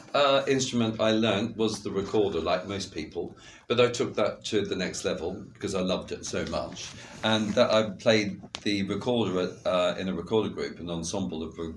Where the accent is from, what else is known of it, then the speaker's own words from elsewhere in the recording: Ballarat, Victoria, Australia; because I thought highly of myself, but I was from Ballarat.